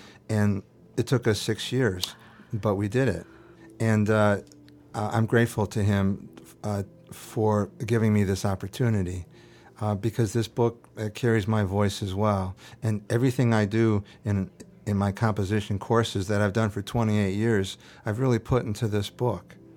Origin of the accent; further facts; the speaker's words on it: Detroit, Michigan, United States; I'm from Detroit.